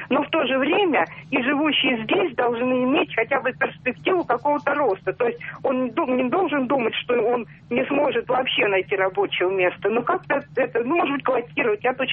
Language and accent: Russian; Moscow Oblast, Russia; Я из Подмосковья.